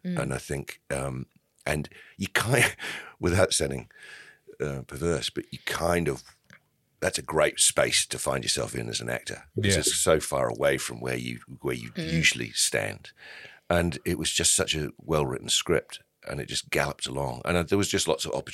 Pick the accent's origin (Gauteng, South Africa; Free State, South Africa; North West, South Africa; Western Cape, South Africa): Gauteng, South Africa; Johannesburg; But the problem is with that is I'm also from Joburg.